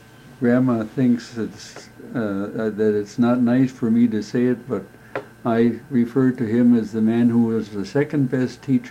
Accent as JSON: {"language": "English", "town": "Milwaukee", "region": "Wisconsin", "country": "United States", "tie": "born or raised there", "said": "I was born in Milwaukee also in 1921. And as I was growing up, the Great Depression hit the United States."}